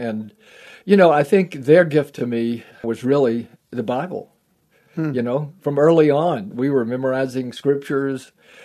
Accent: Houston, Texas, United States; I am a Texan still. I mean, you don't get that out of your blood.

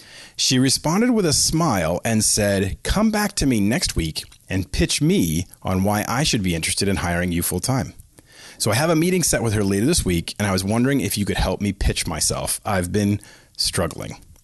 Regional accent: Bolton, Massachusetts, United States; Jimmy is from Worcester, which is about 20 minutes from where I grew up in Bolton, Massachusetts, right on 495.

